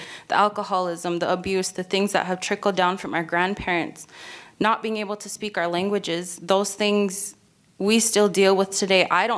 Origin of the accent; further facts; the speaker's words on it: Standing Rock, North Dakota, United States; by the way. I'm from Standing Rock, and I grew up there all my life. I currently live there.